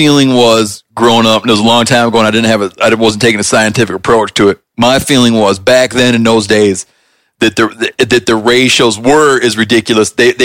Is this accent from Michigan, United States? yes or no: yes; Michigan, United States; born there; moved away; Because that was, like, I moved away from Michigan, but I was born, you know, I'm 42 years old, so I started hunting when I was, you know, 11, 12 years old.